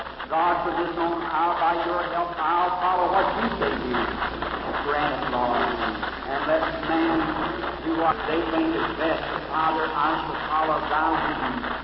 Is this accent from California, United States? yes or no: yes; California, United States; Well, in California.